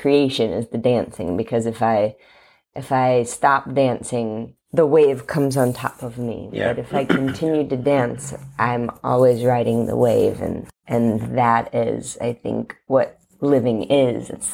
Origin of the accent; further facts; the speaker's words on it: Covington, Kentucky, United States; I am from Covington, Kentucky